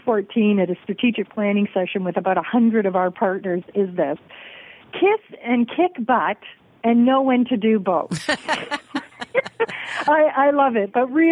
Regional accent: Sault Ste. Marie, Ontario, Canada; born there; Of course, I was born in the Sioux, and you know, you have Sioux, Michigan.

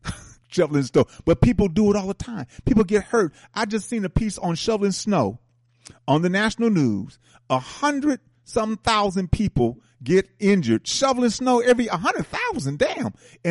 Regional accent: Milwaukee, Wisconsin, United States; I come from Milwaukee, Wisconsin.

